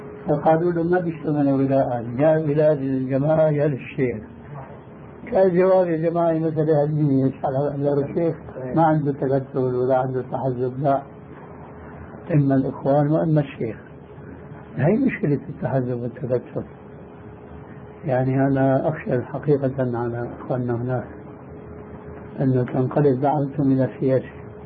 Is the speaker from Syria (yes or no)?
yes; Syria; أي مكروه عندنا في سوريا